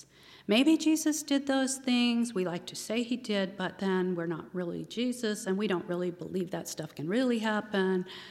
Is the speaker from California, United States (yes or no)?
yes; San Francisco, California, United States; now in New England, United States; I was born the youngest of my three sisters, and San Francisco was my hometown. During my growing up years, the only place I lived for the first 23 years of my life were within 50 miles of San Francisco.